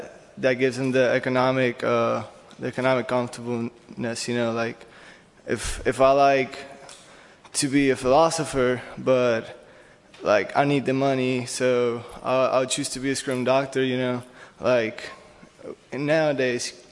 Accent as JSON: {"language": "English", "country": "Puerto Rico", "said": "I'm from Puerto Rico."}